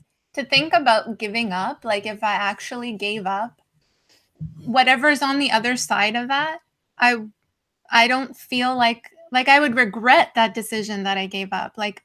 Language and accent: English; Johannesburg, Gauteng, South Africa; born there; I was born in Joburg